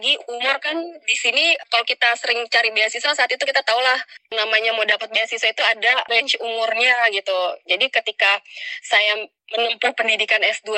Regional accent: Jakarta, Indonesia; born there; now in Bekasi, Indonesia; Saya kelahiran Jakarta 42 tahun yang lalu.

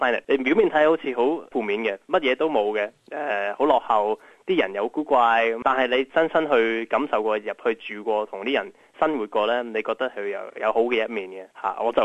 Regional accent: Australia; 但係我係一個外籍人啦，我係澳洲人，係可以去泰國教英文。

